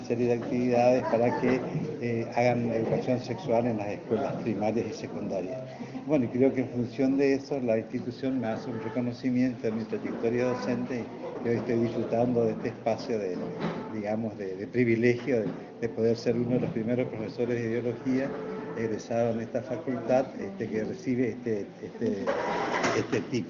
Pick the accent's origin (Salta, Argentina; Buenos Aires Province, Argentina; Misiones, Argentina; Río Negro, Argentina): Misiones, Argentina; Puerto Iguazú; Yo soy de Puerto Iguazú, nací y criado en el monte, como yo soy Montaraz.